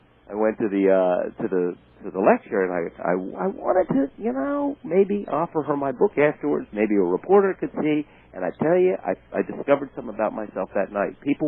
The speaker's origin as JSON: {"language": "English", "region": "Wyoming", "country": "United States", "tie": "born or raised there", "said": "her book is also about the same thing that my book is, growing up in Wyoming"}